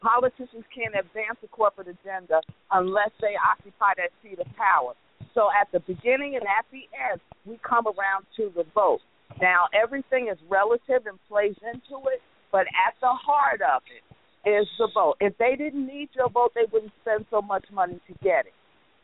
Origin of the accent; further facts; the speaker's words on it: New York, United States; And I'm from New York, and I'm familiar with Dinkins and that race up there.